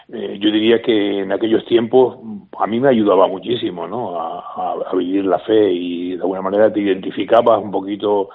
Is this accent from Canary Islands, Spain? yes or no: yes; Breña Alta, Canary Islands, Spain; sobre todo las vivencias en mi pueblo en Breña Alta, en la isla de La Palma, pues siempre, pues todos los años vivíamos con la familia la Semana Santa